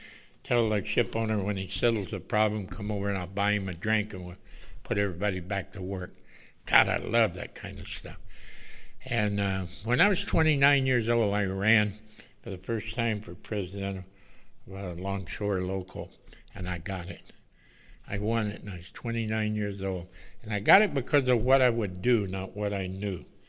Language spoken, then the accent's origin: English; Wilmington, United States; See, I grew up in Wilmington. I moved there when I was 13 years old, and I hustled the docks